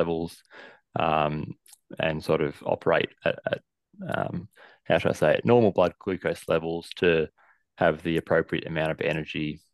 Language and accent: English; Melbourne, Victoria, Australia; So it's nice to do one in Melbourne, my hometown, and get that done.